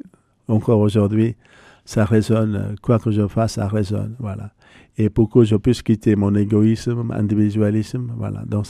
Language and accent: French; Bourgogne-Franche-Comté, France; j'allais chez moi dans la Nièvre, parce que c'est mon diocèse d'origine où j'étais incardiné.